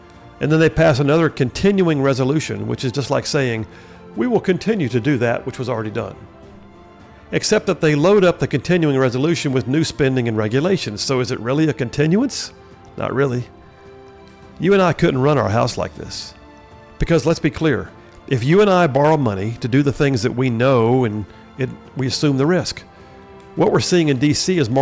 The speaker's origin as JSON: {"language": "English", "region": "Alabama", "country": "United States", "said": "In my home state of Alabama, where I'm sitting right now"}